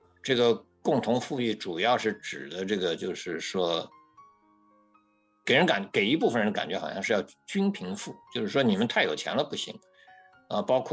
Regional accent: China; 我们小时候在大陆受的各种教育，

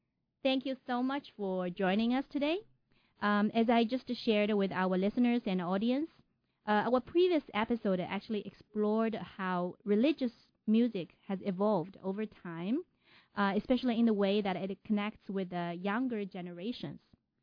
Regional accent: Shanghai, China; Oh, my hometown.

